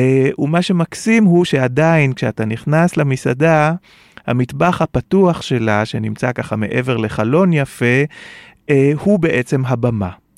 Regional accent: Tel Aviv, Tel Aviv District, Israel; ואתם יודעים, אני תל אביבי ואני מת על תל אביב

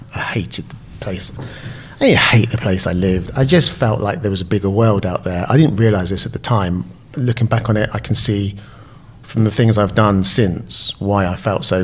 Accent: South East England, United Kingdom; also born or lived in Southampton; I was born in Southampton. Because my father was in the Navy, we moved near to Portsmouth.

